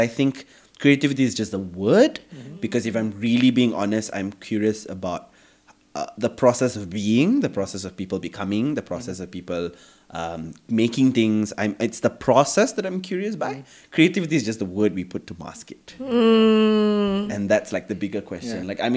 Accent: India; And like I was very conscious of the fact that I'm Indian

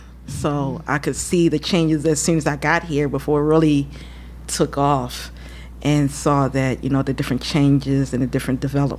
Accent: Baltimore, Maryland, United States; just born and raised in Baltimore, West Side kid.

